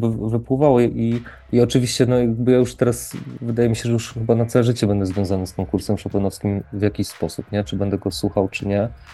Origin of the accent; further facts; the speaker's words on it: Łódź Voivodeship, Poland; pochodzę z małej miejscowości, z takiej krainy ziemniaczanej bardzo, w centralnej Polsce.